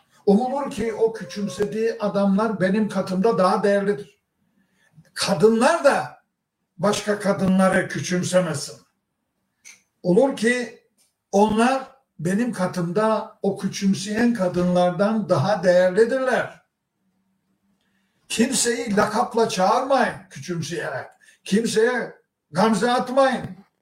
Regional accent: Rize, Turkey; Şimdi ben Karadeniz'de olduğum için bu Rizeli olduğum bilirim.

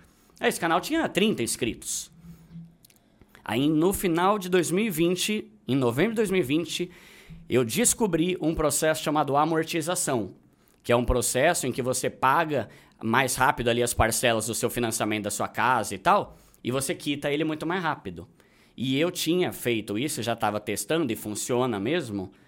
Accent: São Paulo, Brazil; Eu sou de São Paulo.

